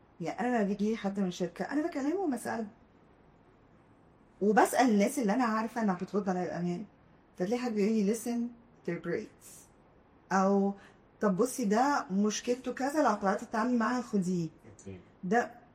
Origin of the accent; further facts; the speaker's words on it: Egypt; احنا كمصريين تنكين